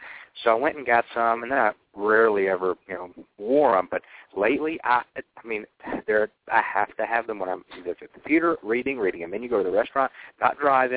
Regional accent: Atlanta, Georgia, United States; also born or lived in Boulder; I'm a Georgia boy, born and raised in Atlanta. 3 years ago, my son was born. We moved to a home we bought down in South Georgia

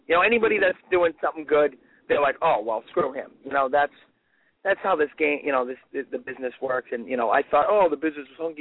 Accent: Plymouth, United States; the hometown where I grew up with in Plymouth.

